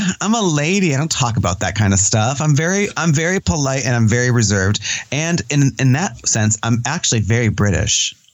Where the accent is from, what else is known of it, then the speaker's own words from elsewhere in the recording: Michigan, United States; I'm from Michigan originally, so we always thought of Ohio as like trash.